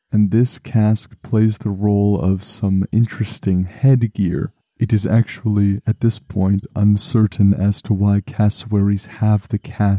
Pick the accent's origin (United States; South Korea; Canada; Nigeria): Canada; me, as a Canadian, I have to travel all this way just to get a peek.